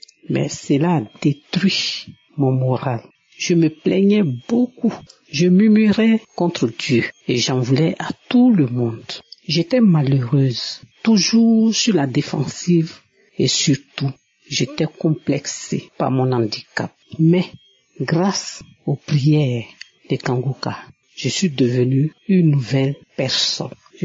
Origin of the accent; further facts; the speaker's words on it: Abidjan, Côte d’Ivoire; Je suis une Ivoirienne vivant à Abidjan